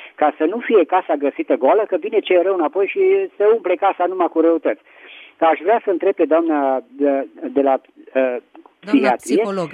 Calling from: Petroșani, Hunedoara County, Romania; din Petroșani.

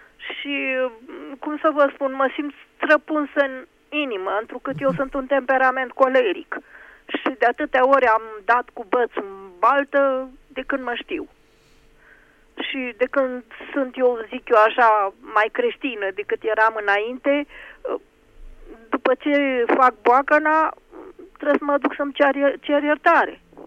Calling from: Piatra Neamț, Neamț County, Romania; din Piatra Neamț.

